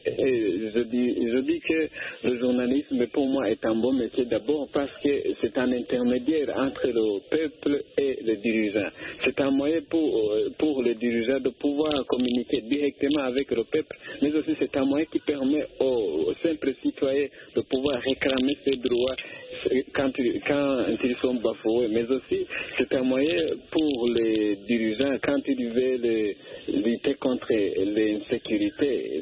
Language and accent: French; Burundi; Il en est tout de même chez nous au Burundi.